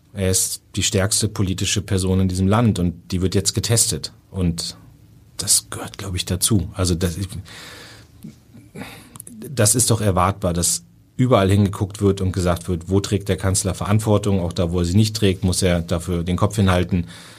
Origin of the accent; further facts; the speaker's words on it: Northern Germany, Germany; ich bin auch Norddeutscher, mir liegt dieses, keine emotionalen Ausbrüche, vielleicht auch nur das Nötigste sagen, das liegt mir sehr nah.